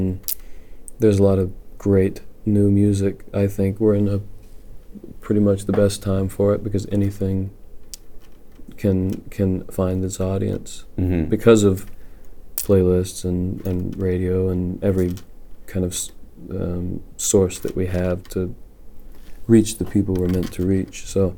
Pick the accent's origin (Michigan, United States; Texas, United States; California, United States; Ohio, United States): Texas, United States; I'm from Texas, so I say Bridget.